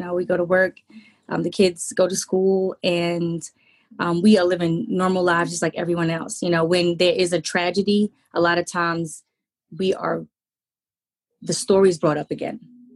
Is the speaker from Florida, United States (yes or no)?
no; Jamaica, Queens, New York, United States; So in Jamaica, Queens, we're both from Jamaica, Queens. So we went to John Adams High School, which is on Rockaway Boulevard.